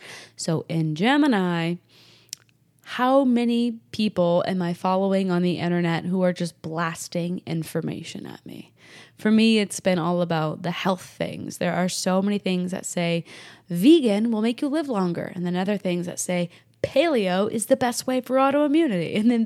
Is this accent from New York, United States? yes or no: no; Indiana, United States; I'm from Indiana. We've been through Illinois and Iowa and Ohio plenty of times.